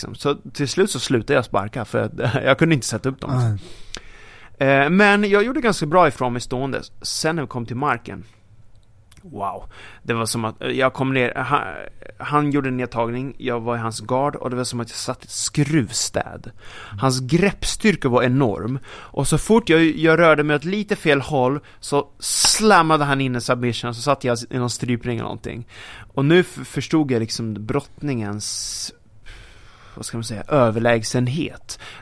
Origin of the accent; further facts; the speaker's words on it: Sweden; Så där kommer jag, pojken från Sverige liksom, som ingen där känner på hans gym i Montreal.